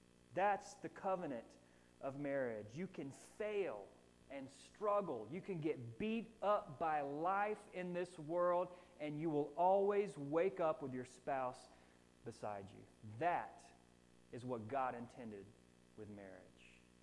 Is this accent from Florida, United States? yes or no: yes; Florida, United States; And look, I'm born and raised in Florida, so I'm like, I do like every other person in Florida